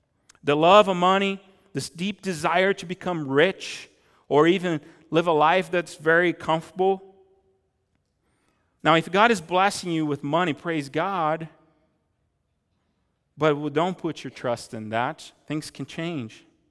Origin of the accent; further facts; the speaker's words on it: Brazil; now in Helena, United States; But I grew up in Brazil, it's kind of like that too. So I live in the valley in Helena, and in Brazil I live also in the valley.